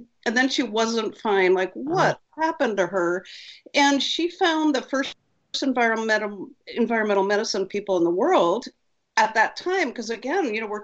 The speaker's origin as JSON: {"language": "English", "region": "New Hampshire", "country": "United States", "tie": "born or raised there", "also_born_or_lived": "New Haven, Connecticut", "said": "I grew up on skis in New Hampshire. And I was working, putting my then husband through graduate school in New Haven, Connecticut, and was working in a restaurant."}